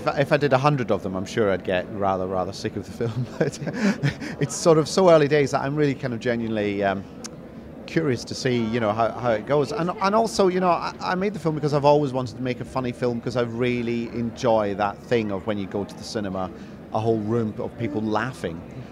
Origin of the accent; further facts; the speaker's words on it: Glasgow, Scotland, United Kingdom; I mean, it was my hometown, so like quite a lot of my assembled family were there